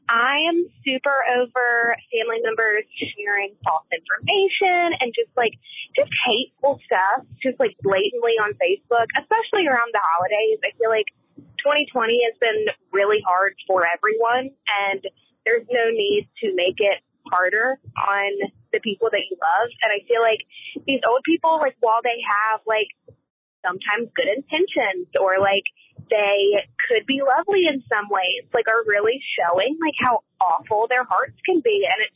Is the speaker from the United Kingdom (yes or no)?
no; the South, United States; we're all Christians, I'm from the South